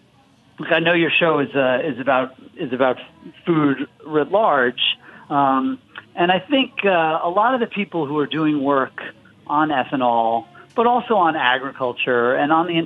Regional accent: Florida, United States; that's why you have these gigantic algal blooms in the Gulf and also around my home state of Florida.

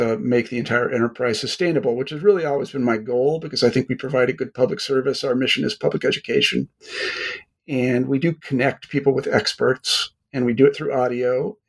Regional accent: Midwest, United States; You know, I'm an American from the Midwest and I'm generally a positive guy

